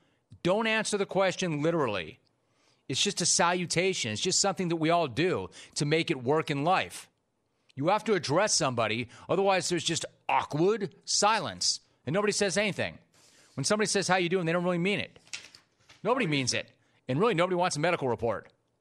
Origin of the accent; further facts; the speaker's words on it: Midwest, United States; I'm from the Midwest.